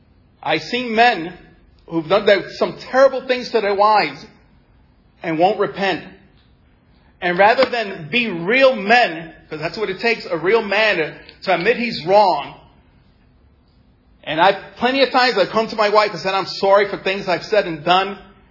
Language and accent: English; New York City, New York, United States; I am so proud and happy I grew up in New York City.